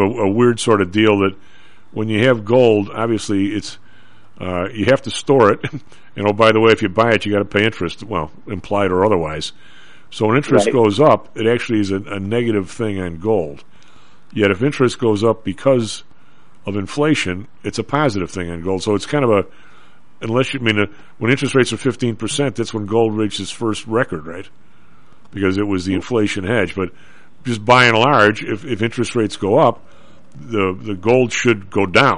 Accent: Illinois, United States; accent: Southside Chicago; My Southside accent is fired up.

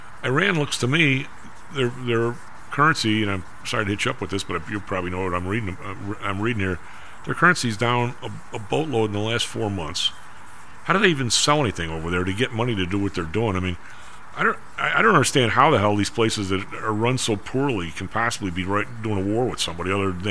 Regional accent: Ireland; this is mindful of … being Irish, the Irish and the Brits.

